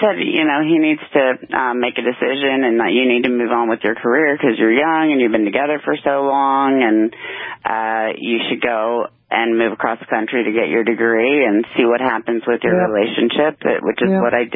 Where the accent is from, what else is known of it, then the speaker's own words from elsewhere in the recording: Texas, United States; I decided to move back across the country to my home state, Texas, to be with him and closer to my immediate family.